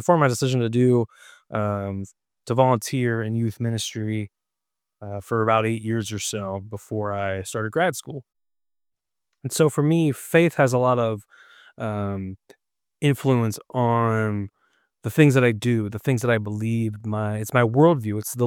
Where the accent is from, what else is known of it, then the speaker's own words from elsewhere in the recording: Cincinnati, Ohio, United States; I am from Cincinnati, Ohio. I was born and raised in Cincinnati in the beautiful Midwest of this country.